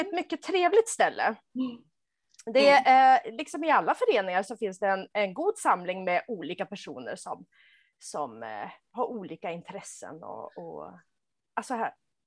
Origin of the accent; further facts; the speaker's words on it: Umeå, Västerbotten County, Sweden; jag pluggade i Umeå där jag är född och uppvuxen, jag läste arkeologi